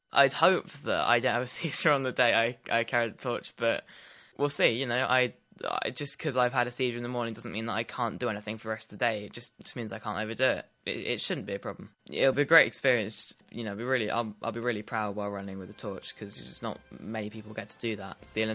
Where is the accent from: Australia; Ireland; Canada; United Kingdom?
United Kingdom; Brockenhurst, South East England; I'm 14 years old. I go to school at Priestlands. I'm from Brockenhurst and I'm running in Branksome near Poole.